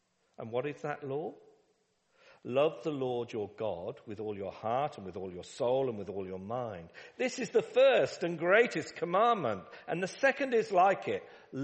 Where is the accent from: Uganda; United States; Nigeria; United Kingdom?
United Kingdom; Stratford-upon-Avon, West Midlands; born there; I was born in Stratford-upon-Avon in England, right in the middle, home of Shakespeare.